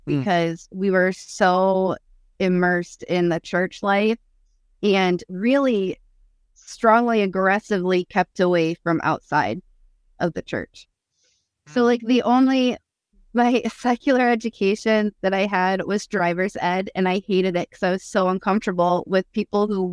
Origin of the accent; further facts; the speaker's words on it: Connecticut, United States; I grew up in Connecticut.